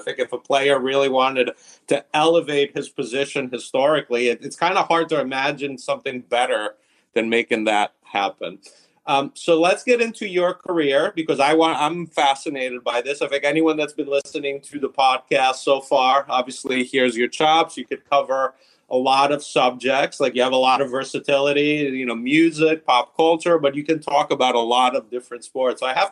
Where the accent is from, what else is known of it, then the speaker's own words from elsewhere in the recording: Italy; now in Boston, United States; I'm based in Boston and we've had a resurgence, but my roots are my U.S. roots. I grew up in Italy, but I have family on Long Island.